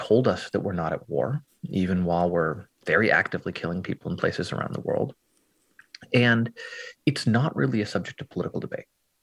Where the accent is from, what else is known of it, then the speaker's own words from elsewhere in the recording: United States; for me, it's to be proud of being American, which I am, means that there's work that you have to do.